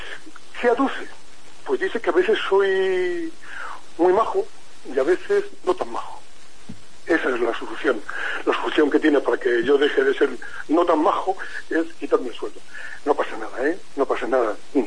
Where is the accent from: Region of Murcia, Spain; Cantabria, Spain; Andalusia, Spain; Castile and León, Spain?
Cantabria, Spain; Reinosa; born there; Yo soy nacido en Reynosa y tengo vocación de Reynosa, y para mí es un orgullo tremendo ser alcalde de mi ciudad, de mi pueblo.